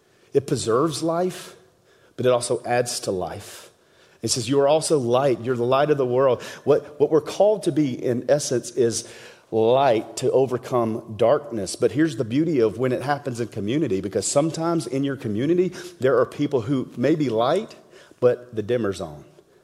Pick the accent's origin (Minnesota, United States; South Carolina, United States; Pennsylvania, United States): South Carolina, United States; I'm from South Carolina, okay?